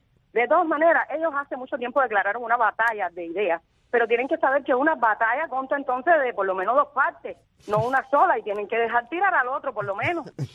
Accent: Cuba; nosotros somos ciudadanos cubanos

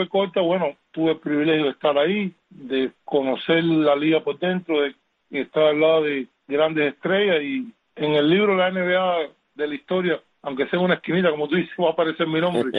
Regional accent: Santa Clara, Villa Clara, Cuba; Santa Clara, mi Villa Clara, mi pueblo, donde viví mis primeros inicios, donde la gente me quiere, me extraña, a mi familia que está en Cuba, todavía tengo una hermana que me queda allá, una sobrina también

